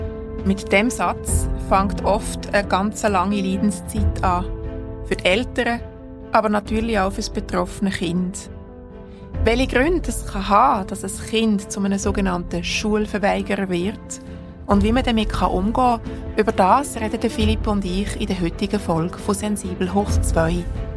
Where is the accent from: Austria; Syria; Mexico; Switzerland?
Switzerland; das ist ja bei uns in der Schweiz einfach so.